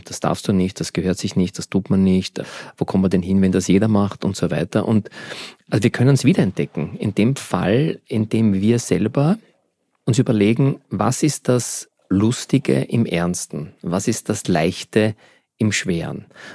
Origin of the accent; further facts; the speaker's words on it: Vienna, Austria; kam also aus Polen, aus Katowice. Meine Mami kam aus dem Burgenland. Ich bin ein typischer Wiener.